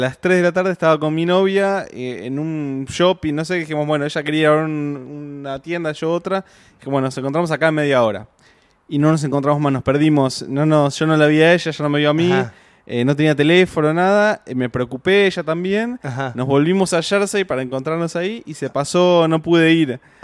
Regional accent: Argentina; moved away; mirá, soy de Argentina, no sé si alguna vez voy a volver, quiero estar.

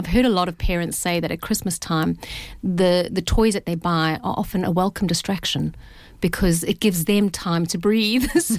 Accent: South Africa; You know, I come from South Africa, which is not as privileged as this country, and I've seen poverty

